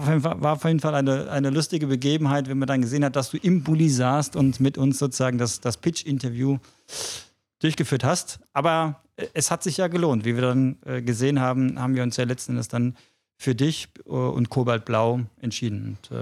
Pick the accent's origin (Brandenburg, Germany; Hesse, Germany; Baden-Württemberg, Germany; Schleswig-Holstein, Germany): Hesse, Germany; Frankfurt; du bist ja zu Gast in meiner Heimatstadt hier in Frankfurt.